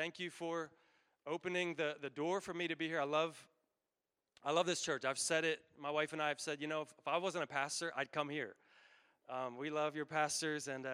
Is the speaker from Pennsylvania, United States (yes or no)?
yes; York, Pennsylvania, United States; I've been born and raised in York, PA.